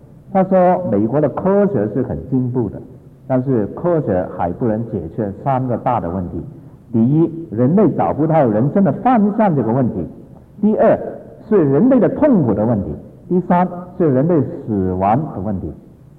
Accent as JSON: {"language": "Chinese", "country": "Hong Kong", "said": "本来我是香港的，但很可惜是香港没有 quota 所以我变成代表了中华人民共和国。"}